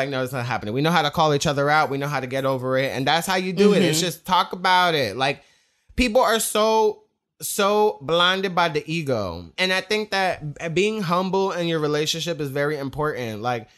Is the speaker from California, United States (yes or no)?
no; New York, United States; You know, I'm a New Yorker.